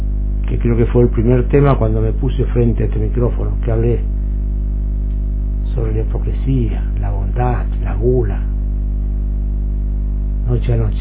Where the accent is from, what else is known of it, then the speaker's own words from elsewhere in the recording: Las Lajas, Neuquén, Argentina; also born or lived in Clorinda; desde Clorinda, donde yo nací, a Las Lajas, provincia de Neuquén.